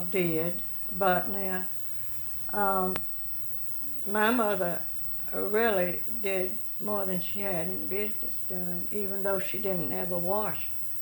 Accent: Allendale, Louisiana, United States; And then we lived there

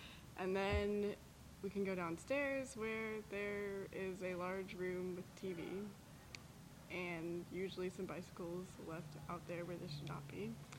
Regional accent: Roswell, New Mexico, United States; Generally, I like saying I'm from Roswell because it's like Roswell, New Mexico, and that's pretty exciting.

